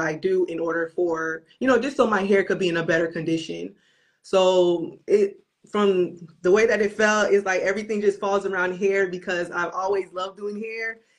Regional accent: Florida, United States; I was born and raised in Florida, but my

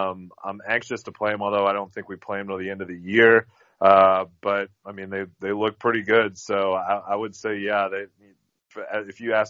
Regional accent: Chicago, Illinois, United States; growing up in Chicago, going to Bulls games, when I was little, it was obviously Michael Jordan.

